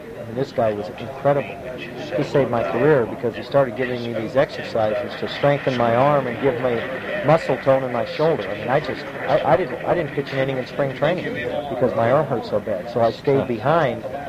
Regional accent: California, United States; I grew up in Southern California, so I'm thinking mules and horses and cows and stuff like that.

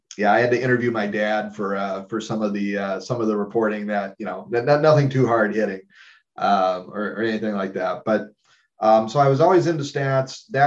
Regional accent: Iowa, United States; I grew up in Iowa. We didn't have, obviously, a major league team.

